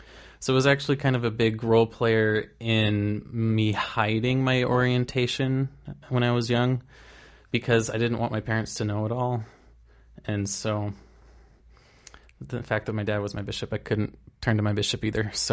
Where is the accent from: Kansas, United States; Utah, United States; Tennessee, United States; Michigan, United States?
Utah, United States; La Verkin; also born or lived in St. George; now in Salt Lake City, United States; So I'm originally from Laverkan, Utah, was born in St. George, and currently live in Salt Lake.